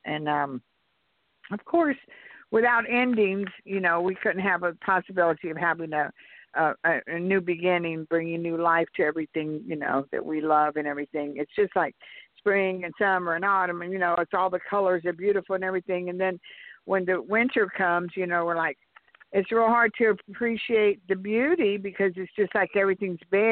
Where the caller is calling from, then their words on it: Georgia, United States; from Georgia.